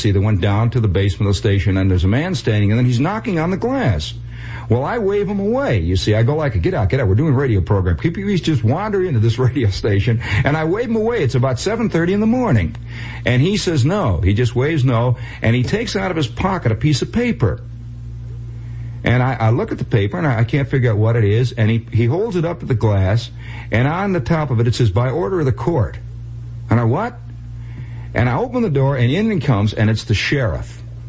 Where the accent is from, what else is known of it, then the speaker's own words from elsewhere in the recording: New York, United States; You know, I'm from New York. And it's a fascinating kind of provinciality.